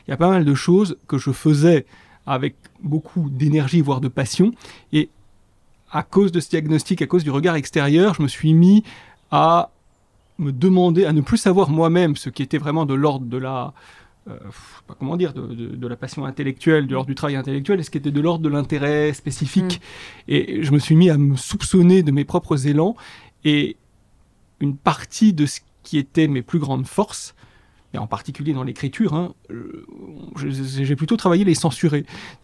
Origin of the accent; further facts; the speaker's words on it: Switzerland; born there; je suis né en Suisse, je suis franco-suisse